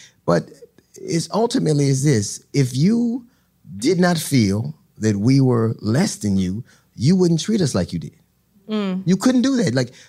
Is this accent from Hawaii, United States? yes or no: no; Los Angeles, California, United States; I grew up in Los Angeles. When I grew up in Los Angeles, I told this story. I was 8 years old.